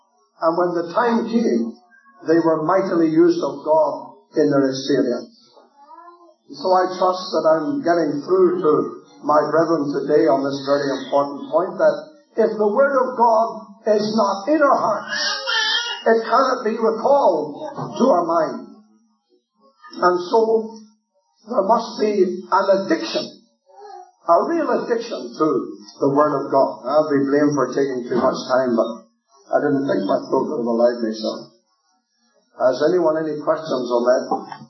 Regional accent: Ireland; I believe that Habakkuk, although I was told that's not the right pronunciation, but then being Irish you wouldn't know.

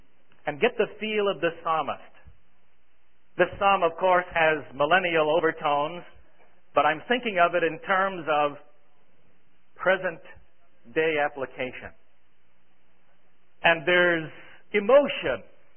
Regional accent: Brooklyn, New York, United States; When I was a boy growing up in Brooklyn, New York, and this dates me, of course, I would listen to the radio

